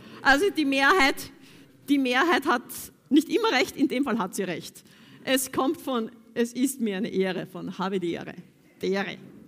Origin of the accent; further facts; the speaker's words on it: Vienna, Austria; ich als Wienerin habe einen wienerischen Gruß genommen